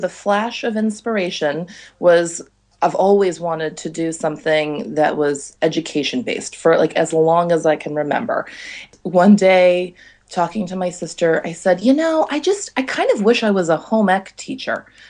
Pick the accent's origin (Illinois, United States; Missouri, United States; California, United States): California, United States; I grew up in California, where the season is 60 degrees every